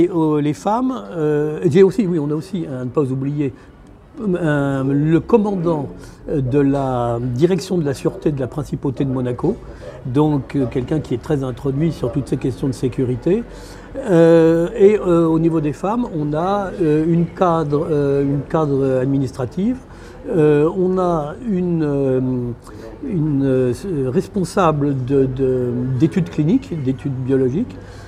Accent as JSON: {"language": "French", "region": "Hauts-de-France", "country": "France", "said": "puisque moi, je suis du Nord, d'origine."}